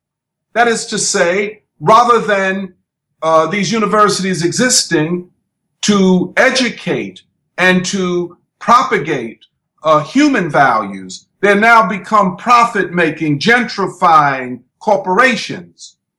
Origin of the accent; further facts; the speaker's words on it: Philadelphia, Pennsylvania, United States; North Philadelphia is where Temple is. I am from North Philadelphia.